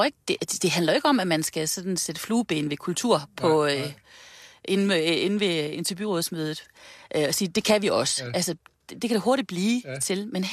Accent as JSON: {"language": "Danish", "town": "Aalborg", "region": "North Denmark Region", "country": "Denmark", "tie": "born or raised there", "said": "Jeg er jo født og opvokset i byen."}